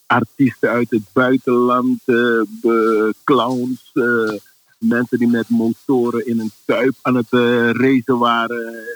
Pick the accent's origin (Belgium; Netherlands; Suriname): Suriname; Paramaribo; born there; Zoals je weet ben ik geboren in Paramaribo, Suriname. De hoofdstad toen van Suriname.